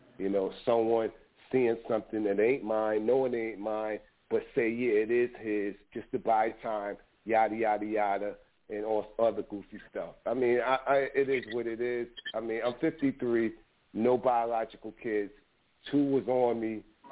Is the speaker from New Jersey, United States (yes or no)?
yes; New Jersey, United States; He was from Virginia. I'm from New Jersey.